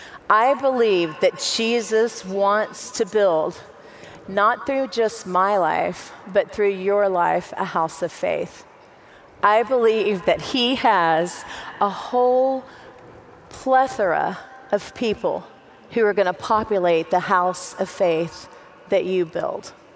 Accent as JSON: {"language": "English", "region": "Texas", "country": "United States", "tie": "born or raised there", "said": "I grew up in Texas, so that's why I have a little bit of attitude. Yep. If anybody just wants to yell Texas forever, go for it. We're loud and proud."}